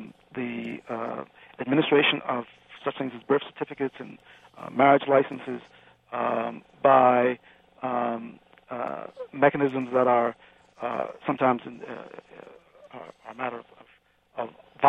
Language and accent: English; the South, United States; born there; I was born in the South